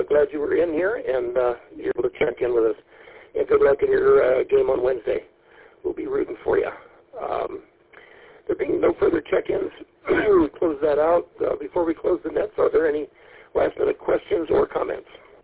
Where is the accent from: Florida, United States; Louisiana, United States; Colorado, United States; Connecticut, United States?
Colorado, United States; Climax; And I was born and raised in Colorado and born in a mining town on top of the Continental Divide at 11,500 feet called Climax, Colorado. It was between Leadville and Frisco.